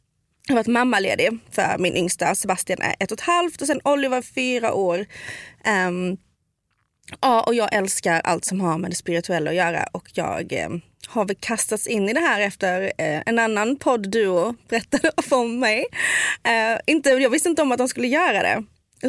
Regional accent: Skåne, Sweden; accent: Scanian; jag kommer verkligen sticka ut för jag pratar skånska.

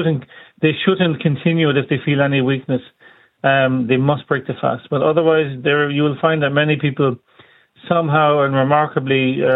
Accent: Ireland; I'm Irish, so those who are from the Arab worlds, from Pakistan or India, Bangladesh, who enjoy their type of food

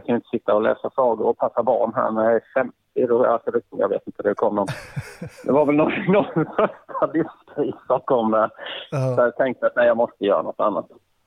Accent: Karlskrona, Blekinge, Sweden; Född och uppvuxen i Karlskrona.

